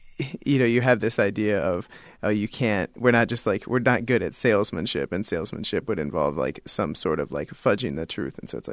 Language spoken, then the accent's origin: English; Iowa, United States; people would always have the assumption at Penn that I got in solely because I was from Iowa.